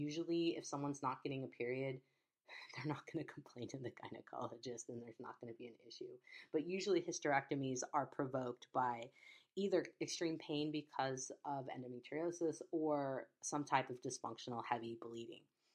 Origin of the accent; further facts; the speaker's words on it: Chicago, Illinois, United States; I grew up in Chicago. Fish is hard for me.